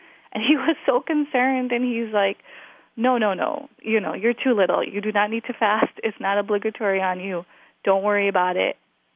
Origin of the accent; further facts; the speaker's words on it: Glendale Heights, Illinois, United States; I am from Glendale Heights, Illinois.